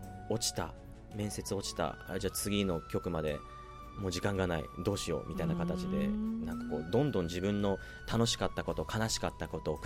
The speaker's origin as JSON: {"language": "Japanese", "region": "Nagasaki", "country": "Japan", "accent": "Nagasaki dialect", "said": "僕はもう最初は長崎なまりで、うん、もう長崎弁丸出しで、うん、採用試験受けてましたね。"}